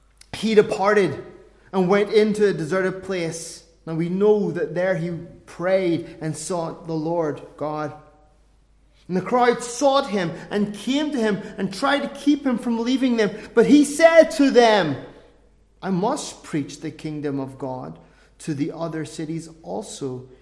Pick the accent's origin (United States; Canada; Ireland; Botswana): Ireland; We rhyme there, I know. I'm Irish, can't help it.